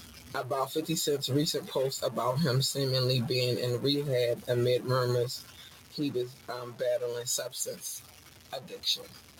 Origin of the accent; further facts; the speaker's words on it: Baltimore, Maryland, United States; I'm from Baltimore. And narcotics is heavy. Was heavy, is heavy here too, right?